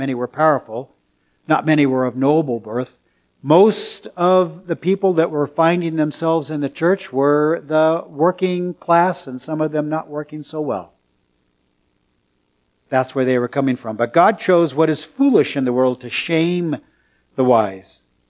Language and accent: English; San Francisco, California, United States; I'm from San Francisco, so I can say this.